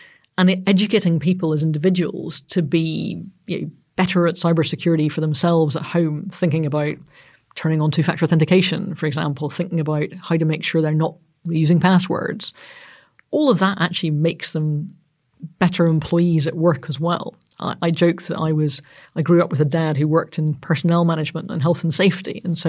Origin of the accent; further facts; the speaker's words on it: Northern Ireland, United Kingdom; because I'm Northern Irish